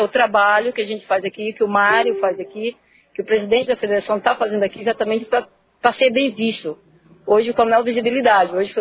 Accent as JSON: {"language": "Portuguese", "town": "Feira de Santana", "region": "Bahia", "country": "Brazil", "said": "Eu sou de Feira de Santana"}